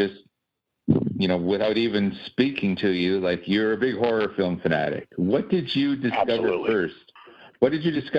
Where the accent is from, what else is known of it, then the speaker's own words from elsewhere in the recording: Canada; I'm a Canadian, eh?